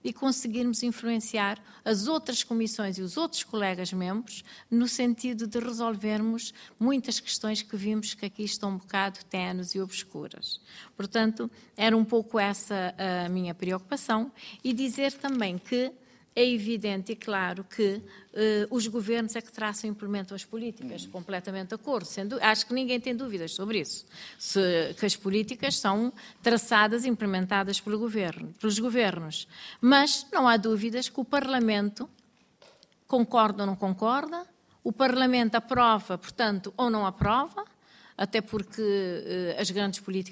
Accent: Cape Verde; Em Cabo Verde há um termo muito interessante que se diz, já que estamos aqui a falar de línguas, a língua materna, a língua oficial, nós dizemos

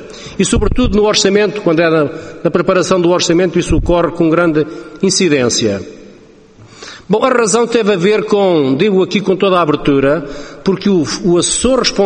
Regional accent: Vinhais, Bragança, Portugal; Vinhais, que é a minha terra

